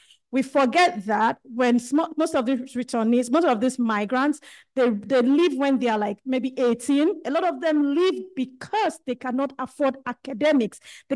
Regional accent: Nigeria; my home country, Nigeria

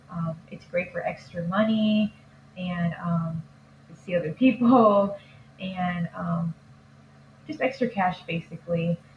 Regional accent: Illinois, United States; I'm from Illinois. I was born and raised here in Illinois. I love Illinois.

